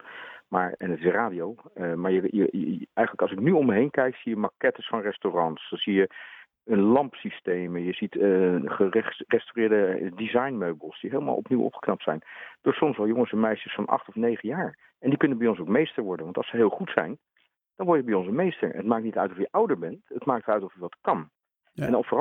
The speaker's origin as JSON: {"language": "Dutch", "town": "Rotterdam", "region": "South Holland", "country": "Netherlands", "said": "Dat is vroeger in Rotterdam eigenlijk ontstaan, want ik ben een Rotterdammer."}